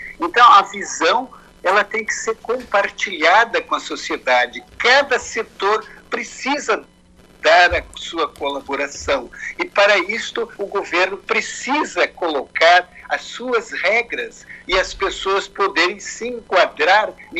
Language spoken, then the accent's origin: Portuguese; Rio Grande do Sul, Brazil; Eu, que sou do Rio Grande do Sul, dependo das coisas que vêm lá das florestas da Amazônia